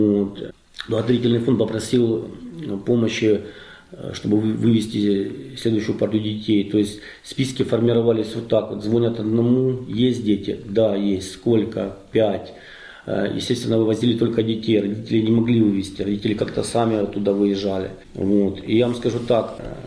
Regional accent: Luhansk, Luhansk Oblast, Ukraine; moved away as an adult; Мы из Луганска выезжали.

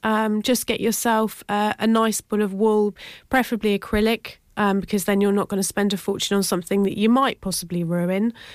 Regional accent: Cambridge, East of England, United Kingdom; I grew up in Cambridge.

